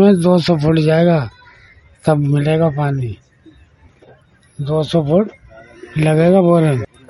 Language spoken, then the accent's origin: Hindi; Uttar Pradesh, India; बदायूं जिला के।